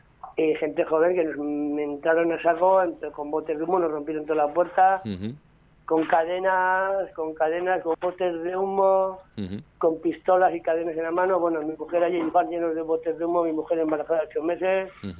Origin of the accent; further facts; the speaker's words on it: Etxauri, Navarre, Spain; me han estado haciendo grabaciones en donde nací, en Echauri, en la casa donde nací.